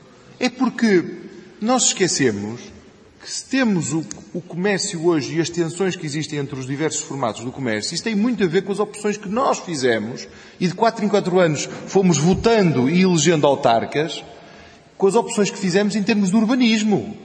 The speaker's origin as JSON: {"language": "Portuguese", "region": "Porto", "country": "Portugal", "tie": "born or raised there", "said": "porque eu sou do Porto, nascido no Porto."}